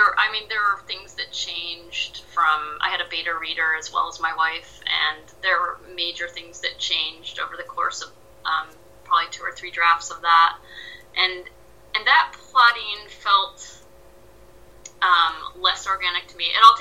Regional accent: Michigan, United States; Like, I grew up in Michigan, in a very kind of conservative state. My parents were teachers, you know, they're not big. We didn't have a lot of money growing up.

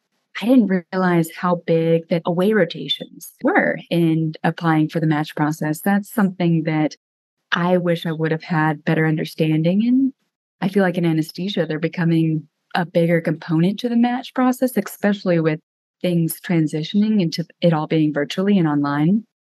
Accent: Montana, United States; I'm a fourth year, and I'm originally from Montana

